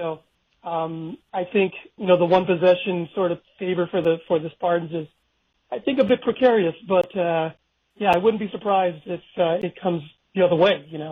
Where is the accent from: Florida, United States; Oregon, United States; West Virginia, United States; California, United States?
California, United States; San Jose; I've born and raised in San Jose, and I've seen the ups and downs of the program